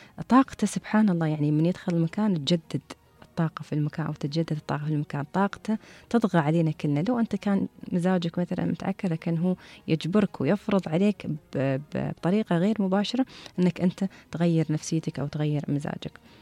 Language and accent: Arabic; United Arab Emirates